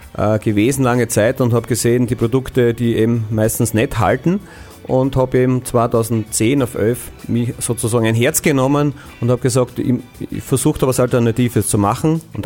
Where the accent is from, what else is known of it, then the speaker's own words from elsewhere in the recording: Graz, Styria, Austria; Ich bin Made in Austria, ich komme aus Graz